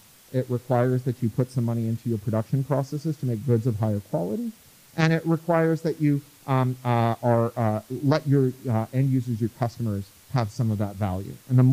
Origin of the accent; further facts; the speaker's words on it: Toronto, Ontario, Canada; I grew up in Toronto with the CNE